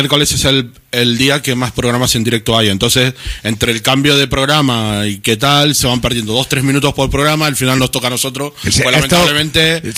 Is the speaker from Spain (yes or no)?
no; Argentina; Como todo argentino. Lo sabemos todo.